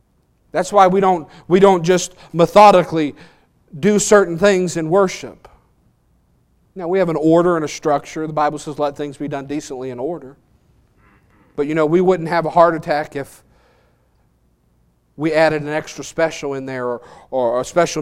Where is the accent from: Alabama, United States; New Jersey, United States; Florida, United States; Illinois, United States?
Alabama, United States; You know, I'm from Alabama. I like wearing ball caps